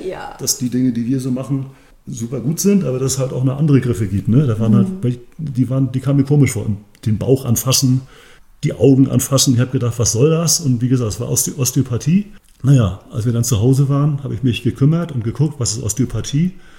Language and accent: German; Grevesmühlen, Mecklenburg-Vorpommern, Germany; haben wir dann den Umzug klar gemacht, hierher in meinen Heimatort, hier in Grevesmühlen, wo jetzt auch die Praxis ist.